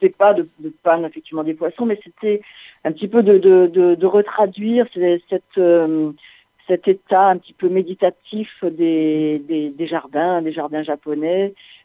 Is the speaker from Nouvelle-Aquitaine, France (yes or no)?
yes; Nouvelle-Aquitaine, France; also born or lived in Anjou; Je suis née en fait par là-bas, et puis après j'ai grandi en fait dans le Limousin.